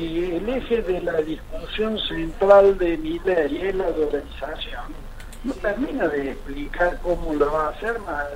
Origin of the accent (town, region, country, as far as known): Argentina